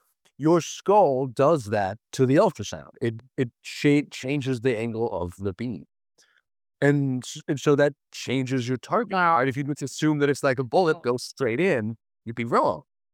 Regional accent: Florida, United States; I'm from Florida. I love the ocean. I scuba dive.

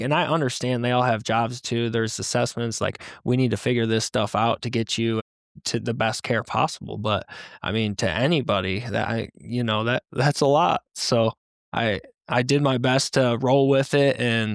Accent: Michigan, United States; now in Denver, United States; And Denver, growing up in Michigan, you don't really get sun in the winter.

